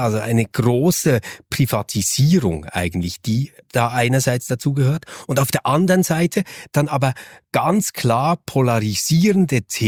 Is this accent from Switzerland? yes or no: yes; Switzerland; mir als Schweizer